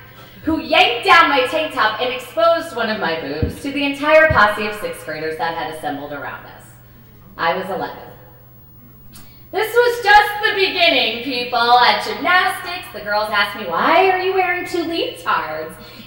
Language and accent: English; New Jersey, United States; Melissa and I had been laying out in her yard. I'm from New Jersey.